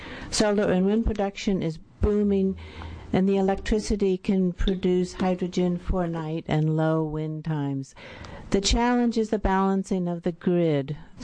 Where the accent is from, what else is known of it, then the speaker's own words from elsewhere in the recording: Jewell, Oregon, United States; I'm from Clatsop County, Jewell, Oregon.